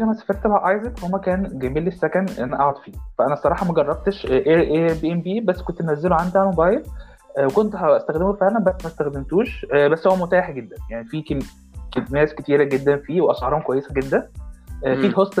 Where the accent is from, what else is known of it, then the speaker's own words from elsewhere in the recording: Egypt; والحجز بتاعها عادي، مش زي عندنا في مصر حجز صعب